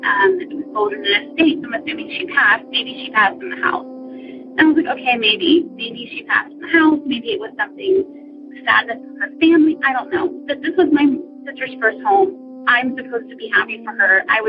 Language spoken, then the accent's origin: English; South Carolina, United States; I am from South Carolina.